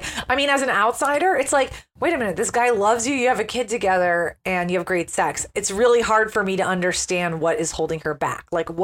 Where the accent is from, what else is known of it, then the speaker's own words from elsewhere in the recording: United States; I would say as an American, I'm a little more familiar with the Zsa Zsa marriage.